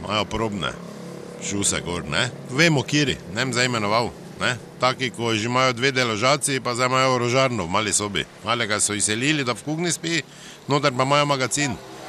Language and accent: Slovenian; Maribor, Drava, Slovenia; Ja, kaj, kdo sem Mariborčan, ni važno.